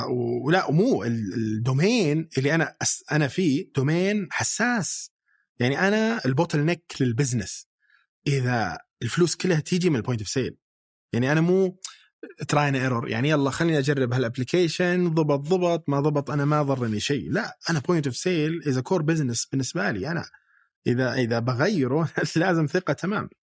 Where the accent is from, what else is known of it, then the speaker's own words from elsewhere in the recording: Riyadh, Riyadh Province, Saudi Arabia; لان انا من الرياض ومكتبنا في الرياض